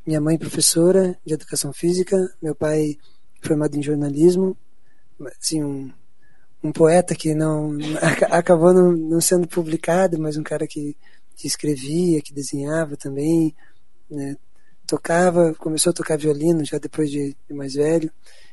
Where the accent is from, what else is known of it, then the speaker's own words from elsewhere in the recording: Curitiba, Paraná, Brazil; now in Belém, Brazil; nascido e criado em Curitiba, 21 anos aqui e agora 5 anos em Belém do Pará.